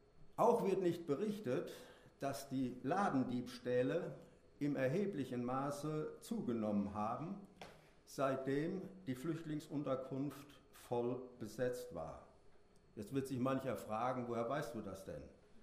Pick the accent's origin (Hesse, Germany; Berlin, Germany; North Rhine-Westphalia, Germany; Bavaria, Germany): North Rhine-Westphalia, Germany; Burbach; Vor ungefähr einem Jahr stand mein Heimatort ganz groß in der Presse. Der Spiegel hatte damals einen Artikel über die Vorfälle in der Flüchtlingsunterkunft in Burbach platziert.